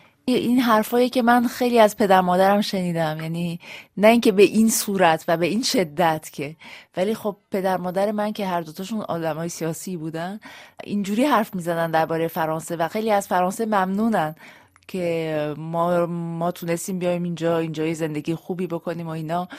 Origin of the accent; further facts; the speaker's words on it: Iran; اینه که من از 6 7 سالگی تقریبا توی خط این انقلاب ایران بزرگ شدم